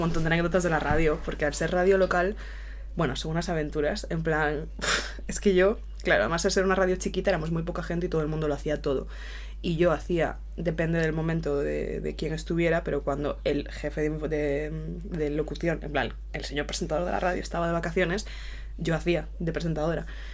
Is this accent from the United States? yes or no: no; Negreira, Galicia, Spain; fui a la gasolinera de mi pueblo, le dije, creo que eso lo dije en gallego